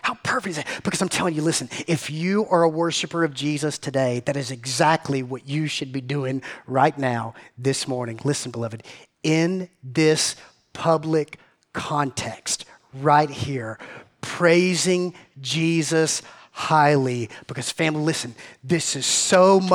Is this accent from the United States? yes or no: yes; Georgia, United States; again, I grew up sort of in South Georgia, so I would sing